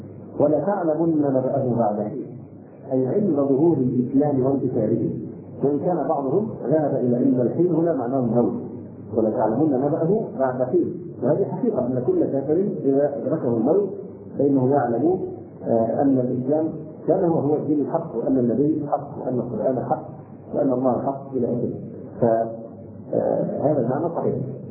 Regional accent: Egypt; عندنا في مصر تقاليدنا للاسف الشديد

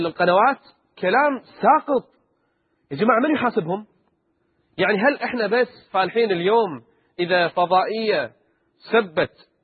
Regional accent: Kuwait; تذكرون الفضائية اللي فتحت عندنا بالكويت في انتخابات مجلس الأمة

